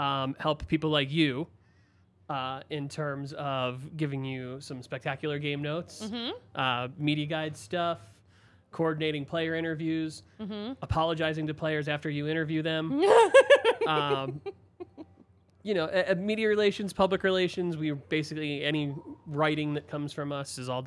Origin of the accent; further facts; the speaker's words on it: Philadelphia, Pennsylvania, United States; Absolutely. But I'm actually from Philly and not the suburbs like you.